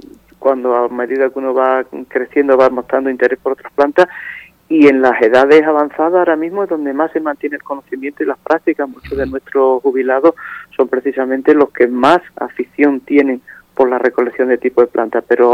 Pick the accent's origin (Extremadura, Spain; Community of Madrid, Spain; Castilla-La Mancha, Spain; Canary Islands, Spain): Extremadura, Spain; Pallares; la zona de Pallares, que es mi pueblo